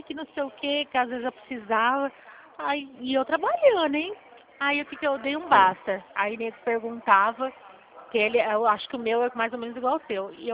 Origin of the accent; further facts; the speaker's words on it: São Paulo, Brazil; eu sou do estado de São Paulo, Regional Presidente Prudente